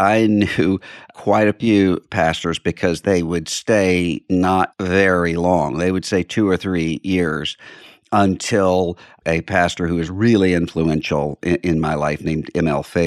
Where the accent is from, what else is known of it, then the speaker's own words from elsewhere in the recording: Biloxi, Mississippi, United States; now in Nashville, United States; I'm from Biloxi, Mississippi, which is on the Mississippi Gulf Coast, right out from New Orleans. Mm. That's where I grew up. And we live now in Nashville, Tennessee.